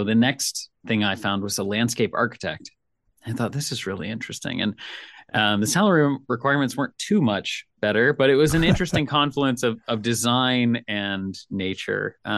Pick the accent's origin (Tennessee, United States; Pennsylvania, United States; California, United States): Tennessee, United States; Nashville; Aaron is from Jersey and I'm from Nashville. And so my propensity to say hi and make eye contact makes me a real threat on the East Coast